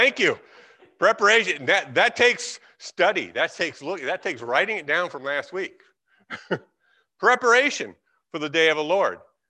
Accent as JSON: {"language": "English", "region": "California", "country": "United States", "said": "I love that because I came from California. There's a Berean church in California."}